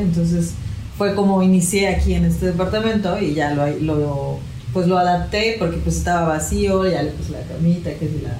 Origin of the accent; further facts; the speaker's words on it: Mexico; Yo soy de aquí, de México. Okay. Y estudié en Puebla, estudié diseño gráfico en Puebla. Y de ahí me fui a vivir a Cancún.